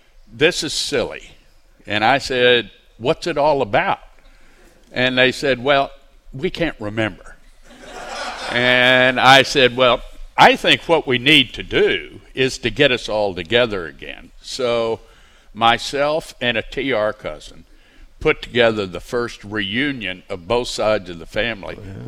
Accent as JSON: {"language": "English", "region": "Texas", "country": "United States", "moved": "yes", "said": "although I am a Texan, but..."}